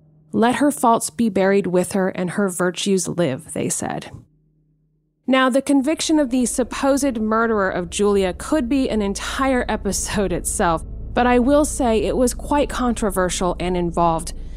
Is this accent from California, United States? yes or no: yes; California, United States; When I was a child, I grew up in Northern California.